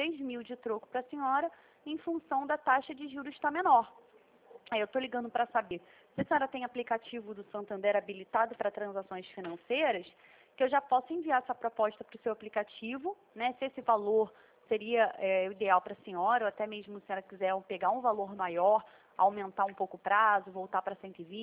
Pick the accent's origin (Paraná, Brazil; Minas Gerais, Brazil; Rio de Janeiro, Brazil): Rio de Janeiro, Brazil; eu sou de Vila Isabel